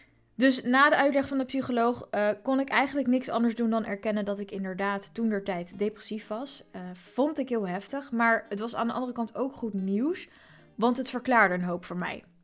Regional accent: Voorburg, South Holland, Netherlands; geboren op 7 augustus 1988, geboren en getogen in Voorburg.

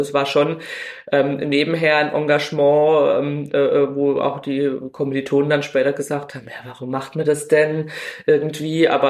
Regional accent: Baden-Württemberg, Germany; 43 Jahre alt, komme aus dem Norden von Baden-Württemberg

